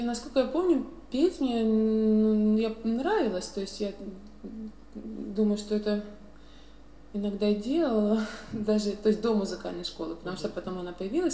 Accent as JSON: {"language": "Russian", "town": "Visaginas", "region": "Utena County", "country": "Lithuania", "tie": "born or raised there", "second_language": "Russian", "said": "я росла в Висогинес, это такой, это город небольшой, совсем не сильно."}